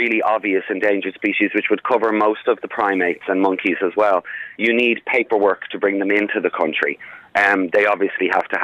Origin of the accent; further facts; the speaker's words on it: Dublin, Leinster, Ireland; growing up in Clontarf.